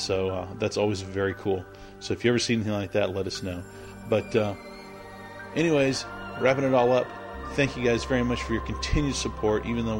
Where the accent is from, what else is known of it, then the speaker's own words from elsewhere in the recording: Houston, Texas, United States; John and I are both from Houston. We grew up in Houston.